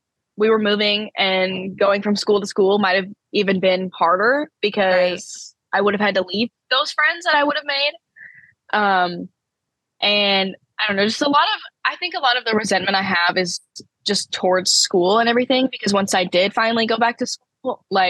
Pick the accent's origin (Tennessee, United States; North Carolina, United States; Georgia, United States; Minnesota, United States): Tennessee, United States; now in Florida, United States; Like, I'm down here in Florida and I'm like, where is all the mountains? Because, you know, I'm from Tennessee.